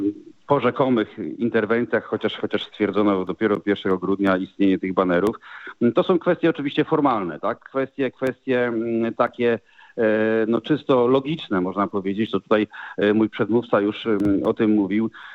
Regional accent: Gdańsk, Pomeranian Voivodeship, Poland; jestem gdańszczaninem i choć w czasach, kiedy rodziła się Solidarność, byłem jeszcze dosyć młody, ale jednak w jakiś tam sposób towarzyszyły mi te wydarzenia.

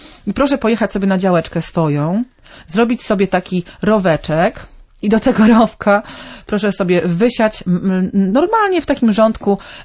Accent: Pomeranian Voivodeship, Poland; To będą flance, jak to się mówi u nas na Kaszubach, a z niemieckiego chyba bodajże.

